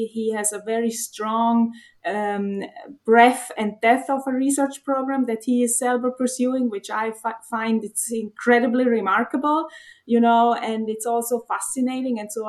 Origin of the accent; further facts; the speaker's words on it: Switzerland; English is a second language; So I am originally from Switzerland, where I studied economics.